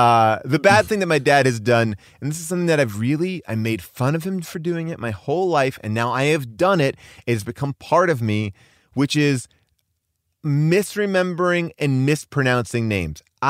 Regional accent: New York, United States; now in Los Angeles, United States; I'm a New Yorker who was a Knicks fan. I moved out here

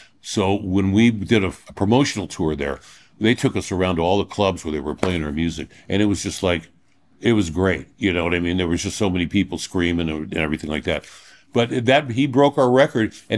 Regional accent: Reseda, California, United States; I grew up in Reseda until I was five.

